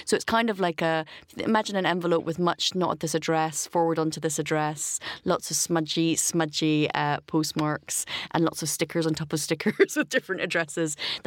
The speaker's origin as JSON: {"language": "English", "town": "Aberdeen", "region": "Scotland", "country": "United Kingdom", "tie": "born there", "said": "I was born in Aberdeen to a matriarchal clan of fishwives and fishermen."}